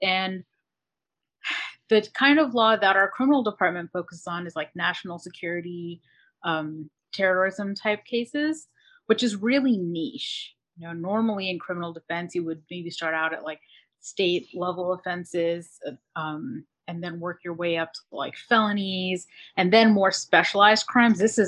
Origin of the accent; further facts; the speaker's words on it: United States; I am American, did some college here, went to law school abroad